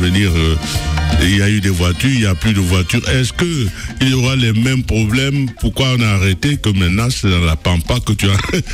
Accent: Douala, Littoral, Cameroon; moved away; mon bel oncle, quand j'étais jeune à Douala, il pratiquait les courses de vélo à l'époque.

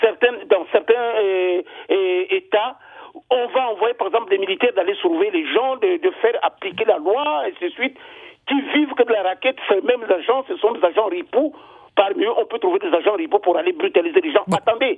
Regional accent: Republic of the Congo; Parce que chez nous, au Congo-Brazzaville, tous ceux qui habitent le village sont des sorciers.

